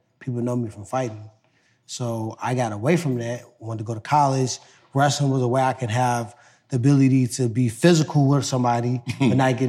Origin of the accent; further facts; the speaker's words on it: Ferguson, Missouri, United States; I came from Ferguson. It's all respect. St. Louis is all respect.